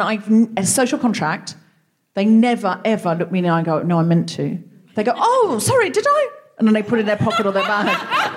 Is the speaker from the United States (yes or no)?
no; Australia; now in United Kingdom; And as an Australian, again, sometimes I will try and do it in a charming way.